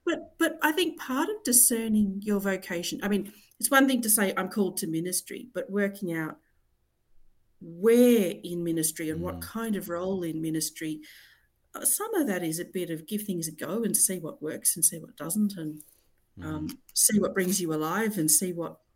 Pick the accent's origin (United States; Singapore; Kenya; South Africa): South Africa; Cape Town, Western Cape; now in Australia; I'm originally from Cape Town. Your listeners can't see me, so I'll clarify that I was a white South African.